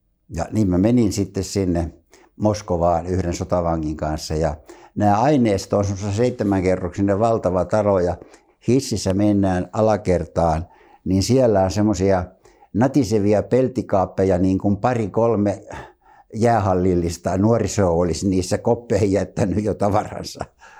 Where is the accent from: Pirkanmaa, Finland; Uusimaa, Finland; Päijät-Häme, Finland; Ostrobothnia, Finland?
Pirkanmaa, Finland; Tampere; born there; minä olen syntynyt Pispalaan ja Pispalassa oli yhteiset saunat